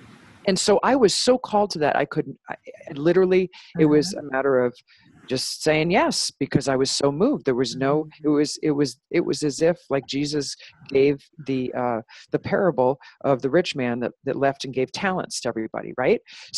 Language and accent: English; Long Island, New York, United States; I mean, I grew up in Long Island, so the F-bomb was like an adjective.